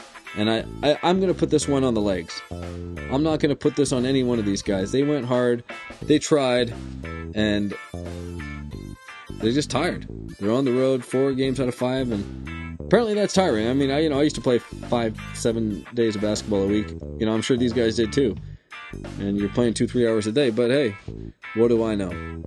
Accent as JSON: {"language": "English", "town": "Edmonton", "region": "Alberta", "country": "Canada", "tie": "born or raised there", "said": "I grew up in Edmonton."}